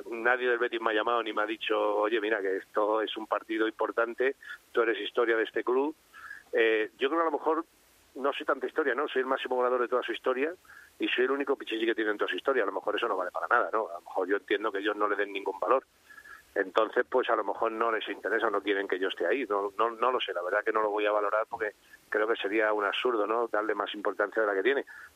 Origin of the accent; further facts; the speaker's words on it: Spain; los que somos españoles y los que lo sentimos.